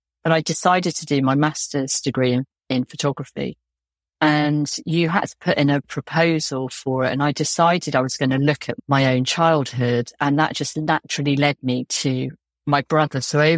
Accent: South West England, United Kingdom; We grew up in Dorset

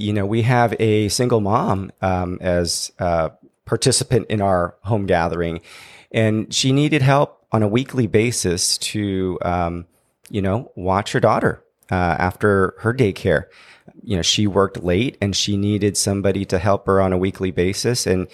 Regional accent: San Diego, California, United States; You know, growing up in San Diego

